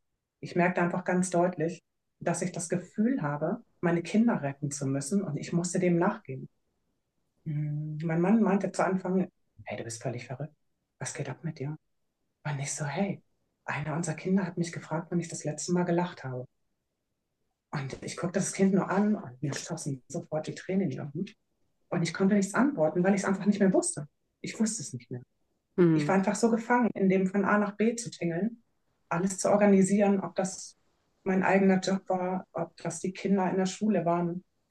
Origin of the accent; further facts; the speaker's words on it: Hamburg, Germany; Ich bin in Hamburg geboren, vor 25 Jahren. Nein, vor einigen Jahren in Hamburg geboren und mein ganzes Leben eigentlich auch in Hamburg und Umland verbracht, zwischen Stadt und Land und Elbe und Alster.